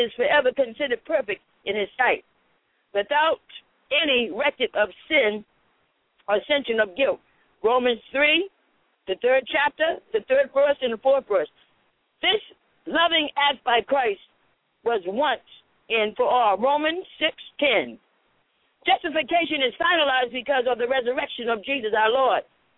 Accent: Roxbury, Massachusetts, United States; also born or lived in Dorchester / Mattapan; now in Lynn, United States; I came from Roxbury. I came from Dorchester. I came from Mattapan. I'm in Lynn. I've been down Georgia, and he's still using me.

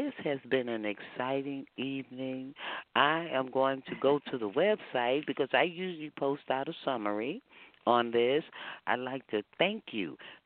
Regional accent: Texas, United States; You know I'm a Texan

